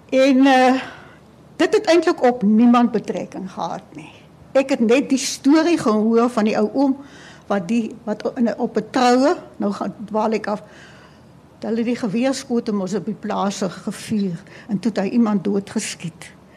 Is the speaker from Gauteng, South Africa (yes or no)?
no; Doringbaai, Western Cape, South Africa; born or raised there; also born or lived in Lambert's Bay